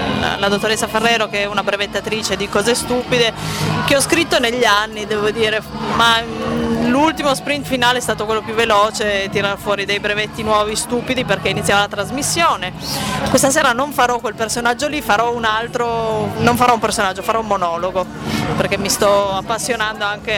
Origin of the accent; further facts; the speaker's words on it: Turin, Piedmont, Italy; seguendo dei corsi a Torino, io sono di Torino